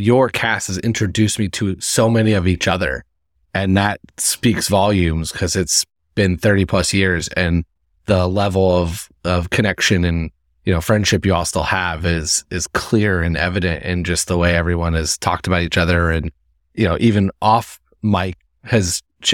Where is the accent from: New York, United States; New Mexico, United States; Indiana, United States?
Indiana, United States; growing up in Indiana, I've seen a lot of touring Broadway